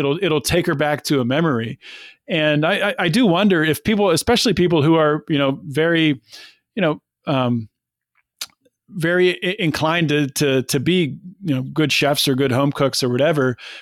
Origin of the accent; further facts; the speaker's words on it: Pittsburgh, Pennsylvania, United States; But for growing up in Pittsburgh and being a self-taught cook like my mom, it's pretty good.